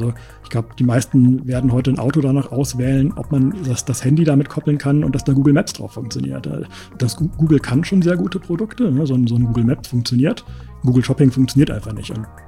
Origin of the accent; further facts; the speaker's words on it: Bonn, North Rhine-Westphalia, Germany; born there; also born or lived in Berlin / London; Wir sitzen in Bonn, genau. Ich bin gebürtiger Bonner, habe dann mal eine Zeit lang in Berlin gelebt, habe mal eine Zeit lang in der Nähe von London gelebt, aber bin dann doch wieder zurück nach Bonn gekommen und fühle mich hier schon ziemlich wohl.